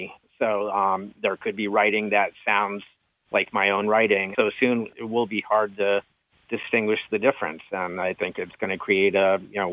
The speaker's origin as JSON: {"language": "English", "region": "New York", "country": "United States", "said": "I'm from the Hudson Valley, so although I was, you know, near where the Catskill Creek went into the Hudson, so I'm technically a river rat"}